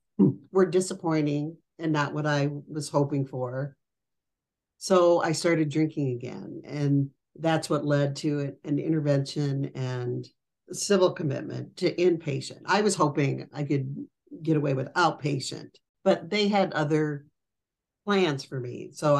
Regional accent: Fort Dodge, Iowa, United States; So I went back to my hometown with the intention of stopping drinking.

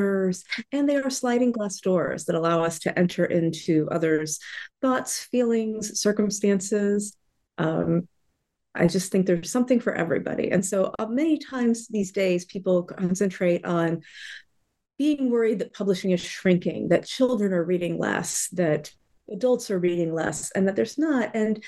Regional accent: Florida, United States; also born or lived in East Coast; I grew up mostly in Florida, in the US. I have lived widely, various places, mostly along the East Coast.

